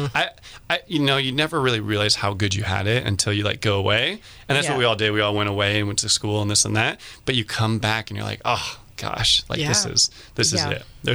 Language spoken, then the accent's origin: English; Occidental, California, United States; I feel lucky being born and raised in Occidental. You know, Max, Miles, and I, we've just been in Occidental pretty much our whole lives.